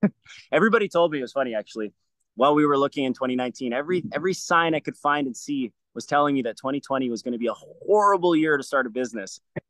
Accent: Vernon, British Columbia, Canada; now in Vancouver, Canada; but I'm from Vernon. I started at a school called NOS BJJ.

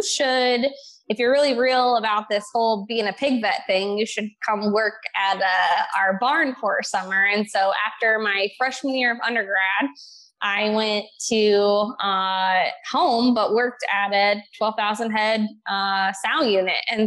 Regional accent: Illinois, United States; So I grew up in Southern Illinois on what your typical like 4-H style farm would be.

